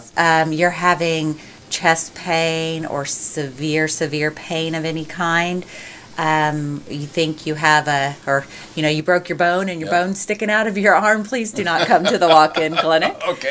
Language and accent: English; Texas, United States; I hail from Texas. Yep. I spent most of my life there, married to a military man, moved around a lot